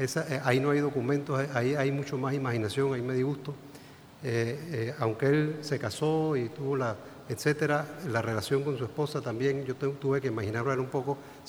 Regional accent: Chiriquí, Panama; born there; Nosotros venimos del interior, mis hermanos y yo nacimos en Chiriquí, en una provincia próxima a Costa Rica, y cuando llegamos a la capital ya éramos grandecitos, mi hermano tenía 8 o 9 años, yo tenía como 4 o 5

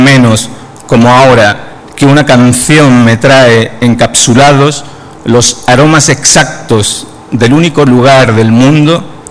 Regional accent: Cádiz, Andalusia, Spain; porque hoy he sabido que de donde yo vengo, Cádiz, está hermanada con Cartagena.

